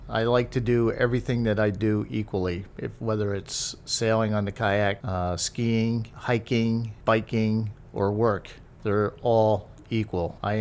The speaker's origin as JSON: {"language": "English", "region": "Vermont", "country": "United States", "tie": "born or raised there", "said": "I grew up in Vermont skiing."}